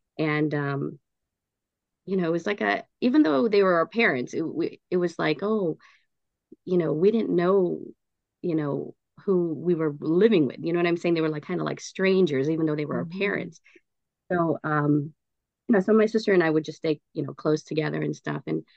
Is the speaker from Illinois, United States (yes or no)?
yes; Chicago, Illinois, United States; moved away; We moved from Chicago, Illinois, to Texas, Houston, Texas. And when my sister and I moved there, it was just the two of us.